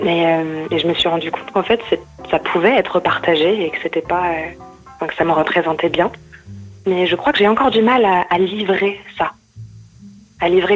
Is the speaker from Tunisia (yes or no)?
no; Reims, Grand Est, France; born there; Mais en fait, je suis née à Reims.